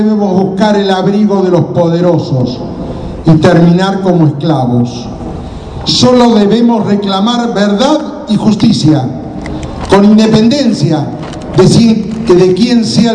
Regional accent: Argentina; Como familiares de víctimas, pero sobre todo como argentinos de bien, sentimos mucho dolor y mucha vergüenza.

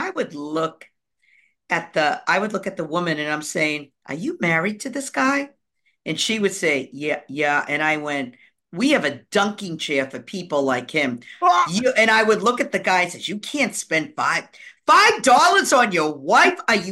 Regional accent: Boston, Massachusetts, United States; born there; now in Somerville, United States; I live in Somerville. I was born in Boston, which is a half a mile away.

